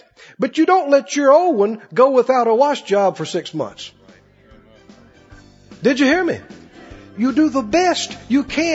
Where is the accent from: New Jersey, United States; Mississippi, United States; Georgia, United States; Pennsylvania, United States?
Mississippi, United States; You know, we grew up in Mississippi. We had plenty to eat, but we didn't have a lot of stuff.